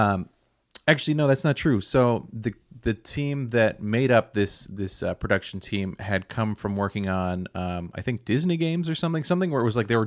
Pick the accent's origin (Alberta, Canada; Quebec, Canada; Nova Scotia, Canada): Nova Scotia, Canada; one was growing up in Nova Scotia